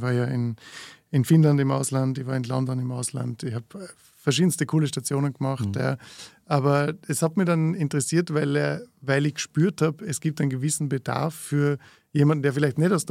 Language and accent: German; Vorarlberg, Austria; Und also als Vorarlberger daherkommend und heurigen Kultur erlebend, als Student, das war schon absurd.